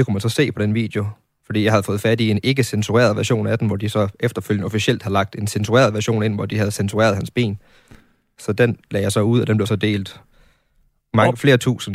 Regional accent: Aalborg, North Denmark Region, Denmark; Jeg er 28 år fra Aalborg.

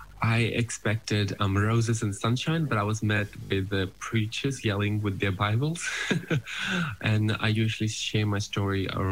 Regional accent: Fiji; So my granddad's village is Mokia in Rewa. But I grew up in Nosori. And I mean, growing up in Fiji

